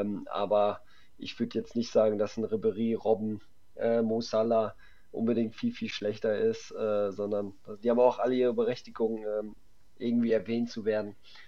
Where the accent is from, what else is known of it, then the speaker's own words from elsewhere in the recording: North Rhine-Westphalia, Germany; ich komme hier aus der Gegend